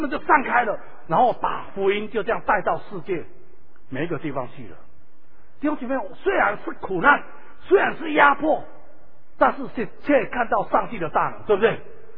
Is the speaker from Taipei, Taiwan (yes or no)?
no; Taitung, Taitung County, Taiwan; 我小时候在台东，